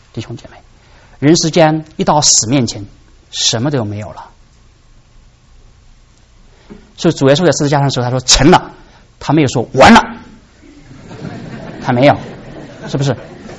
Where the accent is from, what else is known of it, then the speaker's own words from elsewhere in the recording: China; 我们中国人呢，有的时候处事为人很有那种艺术哈